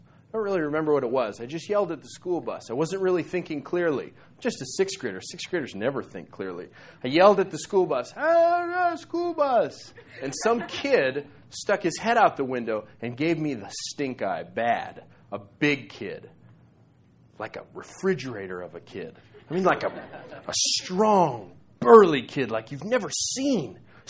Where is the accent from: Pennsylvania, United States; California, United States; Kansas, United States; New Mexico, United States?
New Mexico, United States; I'm from New Mexico. We don't have earthquakes there.